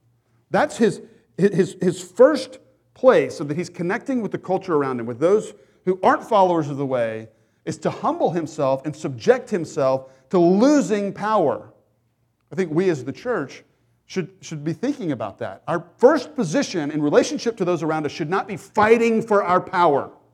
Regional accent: the South, United States; And I grew up in the South as well.

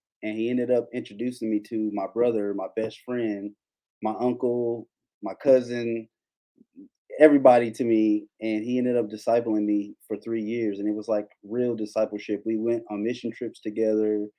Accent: Kentucky, United States; And so I grew up in Kentucky in the Baptist church.

